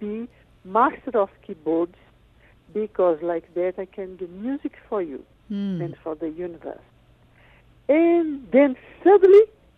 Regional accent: Brazil; born there; English is a second language; I was born in Brazil, but French.

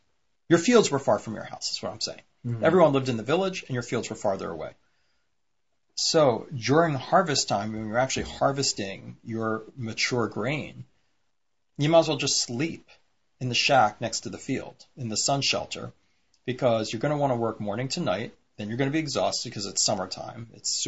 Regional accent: Pennsylvania, United States; But even today in Pennsylvania, where I grew up, and even when I grew up, I remember that there was a farmer we knew.

